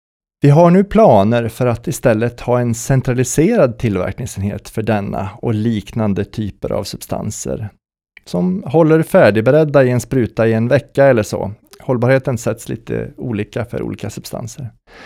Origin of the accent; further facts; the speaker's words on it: Degerfors, Örebro County, Sweden; Under min fina uppväxt i östra Värmland, jag är från Degerfors